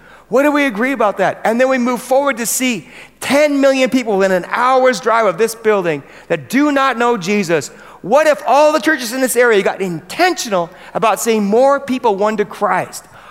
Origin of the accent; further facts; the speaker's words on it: United States; accent: American; I don't say this word well at all. It's my American accent, mirroring.